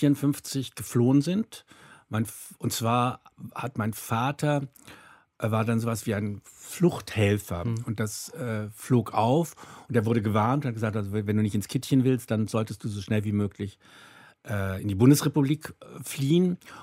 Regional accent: Hamburg, Germany; Und deshalb bin ich in Hamburg aufgewachsen.

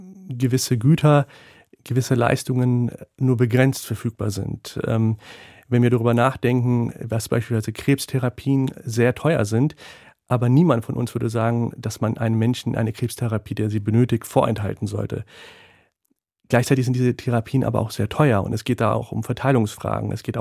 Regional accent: Germany; Also ich sehe mich auch als Deutscher, also ich bin Deutscher und jemand mit pakistanisch-indischen Wurzeln, aber ich stehe zu meiner Heimat hier in Deutschland.

